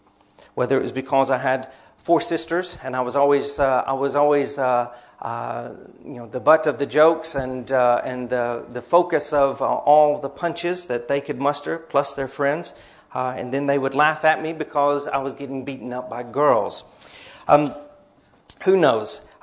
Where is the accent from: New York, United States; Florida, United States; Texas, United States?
Texas, United States; Beaumont; born there; also born or lived in Arkansas; I was born in Texas. Beaumont, Texas, just north of Houston, if you know where that is. My parents moved back to Arkansas.